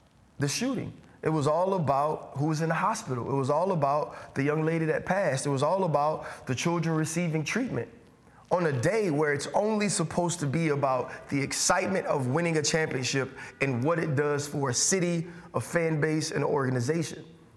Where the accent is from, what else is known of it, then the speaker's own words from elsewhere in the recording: Louisiana, United States; I'm from Louisiana, so I've been to a ton of parades